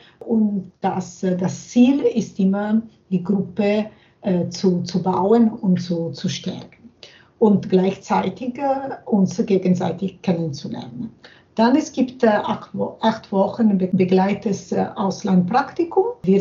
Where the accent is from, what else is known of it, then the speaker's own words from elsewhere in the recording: Italy; now in Germany; ich komme aus Italien und wohne in Deutschland seit 2012.